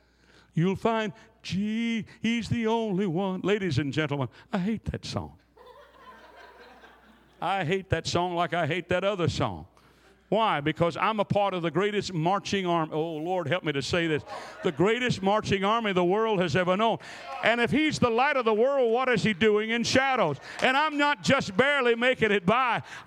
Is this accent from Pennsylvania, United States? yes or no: no; Rome, Georgia, United States; I'm from Rome, Georgia.